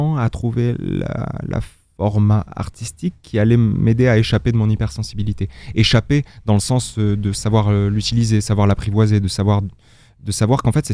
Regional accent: Alès, Occitanie, France; parce que je suis né à Alès, sur les terres Sévenoles.

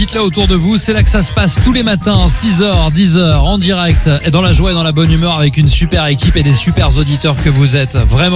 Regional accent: Le Mans, Pays de la Loire, France; C'est pas loin de chez moi au Mans. D'ailleurs, j'y suis allé plein de fois quand j'étais gamin.

